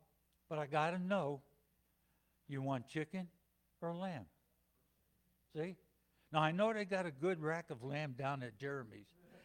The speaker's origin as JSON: {"language": "English", "region": "New Jersey", "country": "United States", "tie": "born or raised there", "said": "I grew up in Jersey, and, you know, quite a few people in the neighborhood were Jewish. Not everybody. It was a mixed neighborhood, you know, of every ethnic group."}